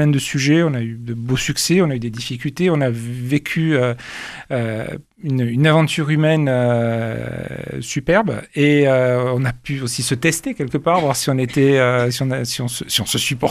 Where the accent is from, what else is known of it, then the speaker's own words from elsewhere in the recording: Toulouse, Occitanie, France; Je suis toulousain, j'ai fait toute ma carrière sur Toulouse.